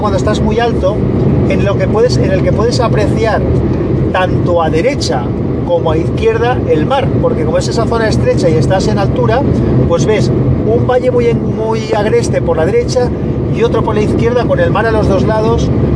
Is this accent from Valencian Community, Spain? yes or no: yes; Valencian Community, Spain; los que somos de Valencia, pues nos escapamos alguna vez